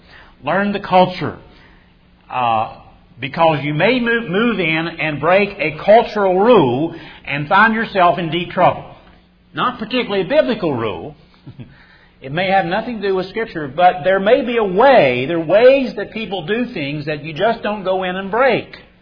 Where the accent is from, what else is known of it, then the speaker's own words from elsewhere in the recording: West Virginia, United States; accent: Appalachian; I'll go back to Appalachia. I'm not changing my accent.